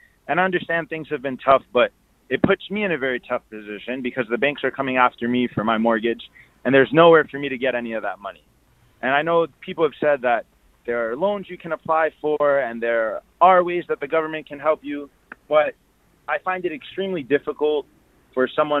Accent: Queens, New York, United States; I'm actually originally from Queens, but I'm in Fort Lee currently just because I was attending to some business.

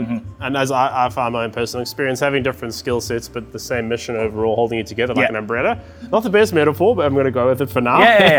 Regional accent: South Africa; I'm a South African.

